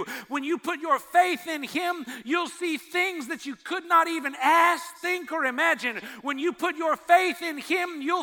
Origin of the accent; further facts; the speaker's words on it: Texas, United States; Where I grew up in Texas, if you had the courage to call somebody a liar